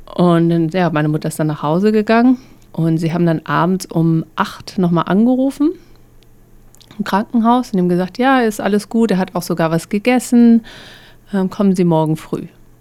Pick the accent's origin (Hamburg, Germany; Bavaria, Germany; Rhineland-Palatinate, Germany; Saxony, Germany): Saxony, Germany; Dresden; Wir kommen ursprünglich aus Dresden, der ehemaligen DDR.